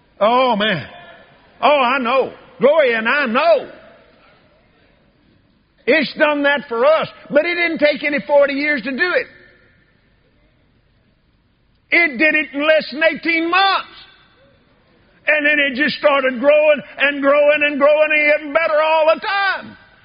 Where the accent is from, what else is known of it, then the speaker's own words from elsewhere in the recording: Abilene, Texas, United States; When I was a little boy, I was raised out in West Texas, Abilene, Texas.